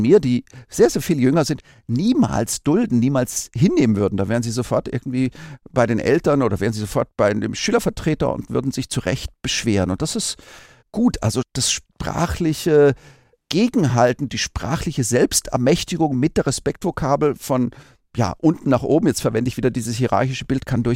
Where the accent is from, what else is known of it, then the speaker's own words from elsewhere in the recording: Tübingen, Baden-Württemberg, Germany; ich komme ja aus Tübingen, also dem Zentrum des philosophischen Idealismus.